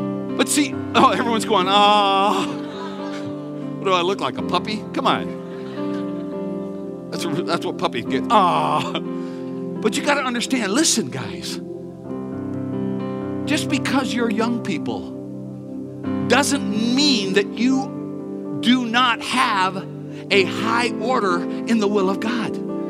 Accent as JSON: {"language": "English", "town": "Sacramento", "region": "California", "country": "United States", "also_born_or_lived": "Texas", "said": "When I moved to Texas from California to go to Bible college, I had a football takeover. I mean, I'm from the San Francisco area, well, Sacramento."}